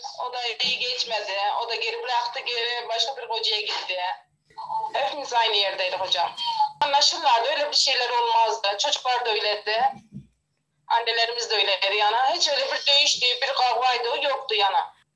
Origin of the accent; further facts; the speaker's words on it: Bozkaya, Kilis Province, Turkey; Köyde doğdum. Köyde geçti hayatımız yani. Kilisin köyü, Bozkaya köyü.